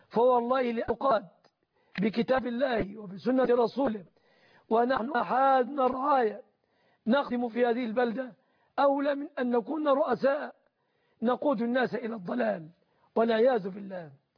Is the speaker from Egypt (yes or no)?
yes; Egypt; بلادنا مصر